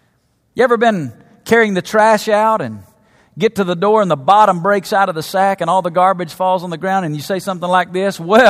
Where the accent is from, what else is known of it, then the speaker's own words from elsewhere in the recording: the South, United States; Man, growing up in the South, we had these things called ice cream freezers.